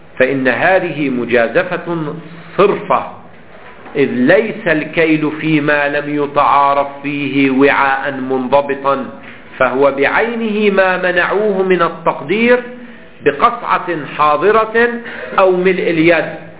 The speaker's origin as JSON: {"language": "Arabic", "country": "Lebanon", "said": "اي عندنا في لبنان يقال له السكس ويل"}